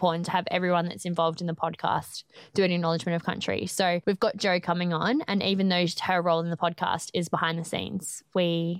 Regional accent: South Australia, Australia; I was born and raised on Kaurna country.

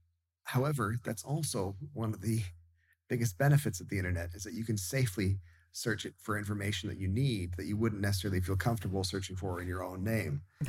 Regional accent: United States; I'm an American. And it just sounds very Trumpy to me

